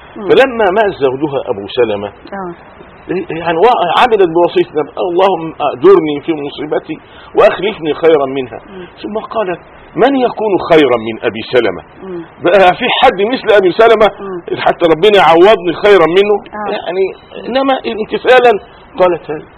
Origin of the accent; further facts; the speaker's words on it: Egypt; كما رأيت في قريتي واعتقد في كل القرى المصرية